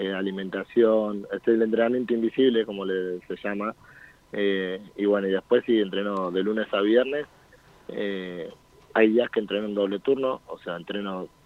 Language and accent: Spanish; Argentina; yo como argentino soy amante del fútbol primero.